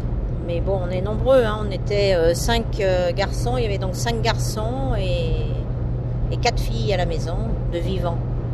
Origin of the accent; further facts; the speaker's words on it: Rouen, Normandy, France; born there; Moi je suis née à Rouen, mais je suis d'origine algérienne. Mes parents sont algériens. Mon papa est arrivé en France en 1946 et maman est arrivée en 1953.